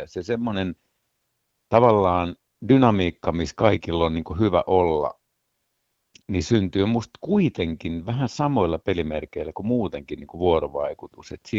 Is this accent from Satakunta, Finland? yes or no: no; Porvoo, Uusimaa, Finland; vaikka mä Porvoosta kotosin.